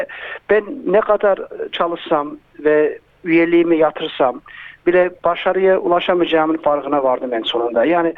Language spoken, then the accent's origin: Turkish; Moreland, Victoria, Australia; Ben bu bölgede doğdum. Bu bölgede okullarda mezun oldum ve bu bölgede öğretmenlik yaptım.